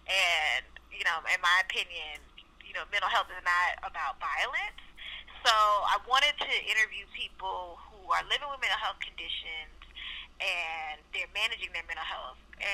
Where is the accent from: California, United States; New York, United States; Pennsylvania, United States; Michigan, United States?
California, United States; Oakland; Yeah, growing up in Oakland in the 80s, so I was the only child.